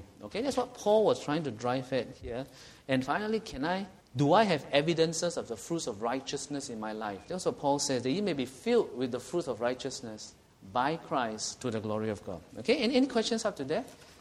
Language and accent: English; Singapore; I'm a Singaporean.